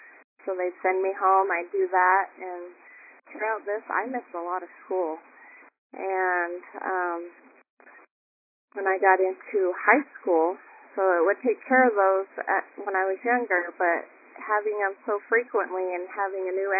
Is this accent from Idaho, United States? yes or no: yes; Pocatello, Idaho, United States; I grew up in Pocatello, Idaho. The water quality there is horrible.